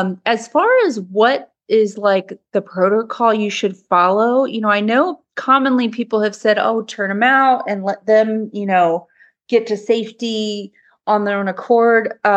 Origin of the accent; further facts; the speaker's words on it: Kemp, Texas, United States; from Kemp, Texas.